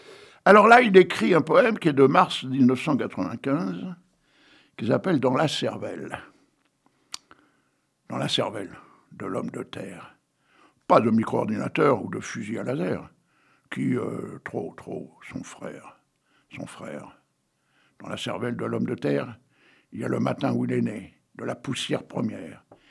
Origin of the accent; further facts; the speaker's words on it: Hauts-de-France, France; born there; C'est parce que je suis timide, moi, je suis né dans le Nord. Je suis né sur un tas de charbon, ouais.